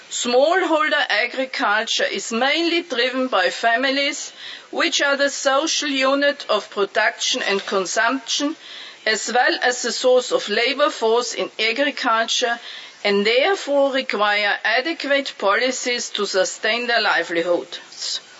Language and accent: English; Austria; I am from Austria, not from Australia. We are a very small country